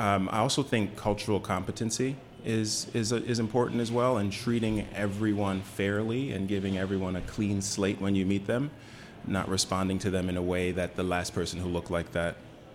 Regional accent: Staten Island, New York, United States; So for me, growing up in New York on Staten Island, two parents, Jamaica and the West Indies.

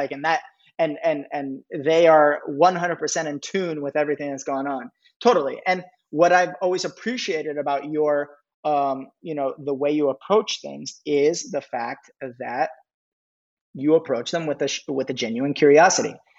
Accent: San Francisco Bay Area, California, United States; growing up in the Bay Area, being born and raised here, hip hop has been a elemental part of our upbringing.

